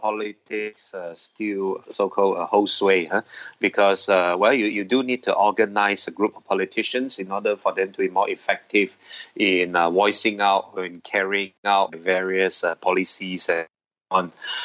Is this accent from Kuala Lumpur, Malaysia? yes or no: no; Sabah, Malaysia; in my home state of Sabah